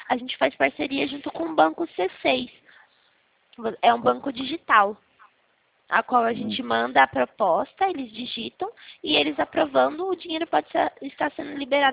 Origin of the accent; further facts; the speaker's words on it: Araras, São Paulo, Brazil; Eu sou de Araras